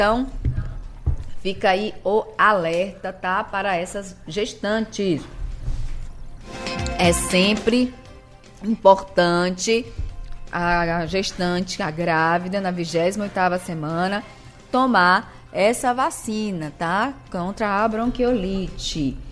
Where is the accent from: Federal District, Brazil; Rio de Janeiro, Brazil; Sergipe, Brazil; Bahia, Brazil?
Bahia, Brazil; Oh, gente, menina, olha. Eu sou baiana, minha filha.